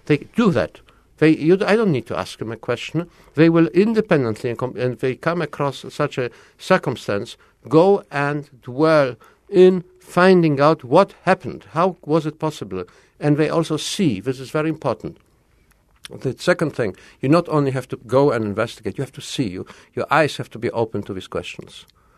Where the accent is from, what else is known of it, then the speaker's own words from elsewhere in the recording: Krakow, Lesser Poland, Poland; English is a second language; I was born in Poland, in the south of Poland, in Krakow, in an environment which was in ruins after the Second World War